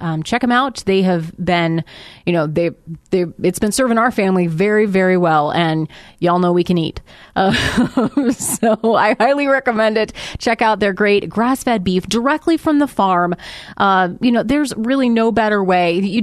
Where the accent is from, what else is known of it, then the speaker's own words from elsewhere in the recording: United States; And that is concerning to me as an American, as a lover of liberty, as a Christian.